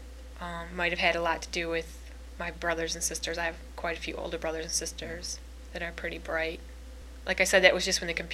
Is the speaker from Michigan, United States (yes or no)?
yes; Flint, Michigan, United States; I'm from Flint, Michigan.